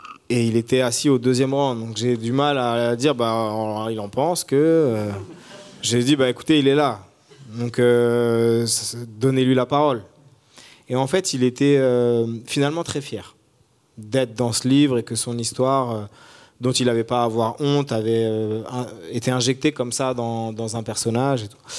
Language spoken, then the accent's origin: French; Ris-Orangis, Île-de-France, France; now in Paris, France; j'ai tout transbahuté au moment de l'écriture à Ris-Orangis, là où j'ai grandi.